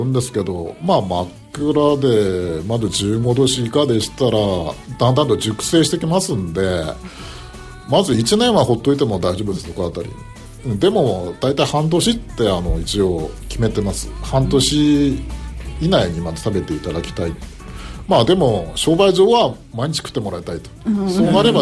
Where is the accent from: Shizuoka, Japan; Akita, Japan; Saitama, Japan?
Akita, Japan; 実は最初は地元の秋田県産の小鹿の塩を使ってたんですけど